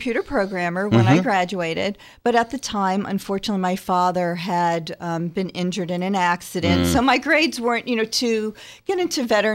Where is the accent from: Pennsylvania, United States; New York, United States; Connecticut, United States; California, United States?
New York, United States; Okay, well, I grew up in New York, in Rockland County